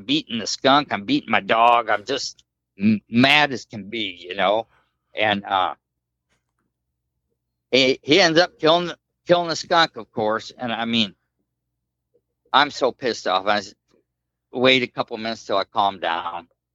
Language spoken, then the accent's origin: English; Metamora, Illinois, United States; I grew up outside of Metamora, and there's a town about 10 miles away, Roanoke